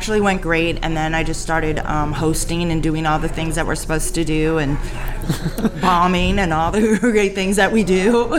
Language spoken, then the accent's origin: English; Los Angeles, California, United States; now in Baltimore, United States; I grew up in Los Angeles in a place called Beverly Hills.